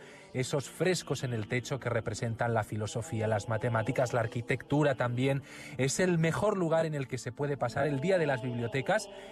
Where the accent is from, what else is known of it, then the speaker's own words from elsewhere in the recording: San Lorenzo de El Escorial, Community of Madrid, Spain; ¿Qué tal, Nieves? Encantado de saludarte otro lunes y más para callejear por mi pueblo, hay que decirlo.